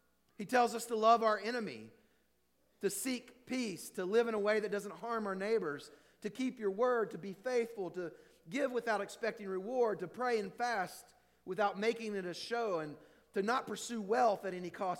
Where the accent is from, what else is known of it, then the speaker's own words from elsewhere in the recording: Virginia, United States; Where I grew up in Virginia, there are these mountains that fog gathers on